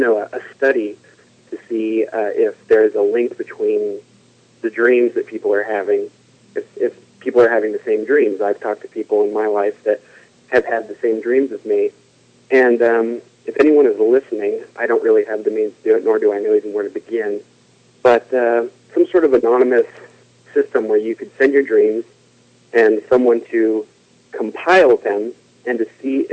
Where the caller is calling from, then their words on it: California, United States; I'm calling from California.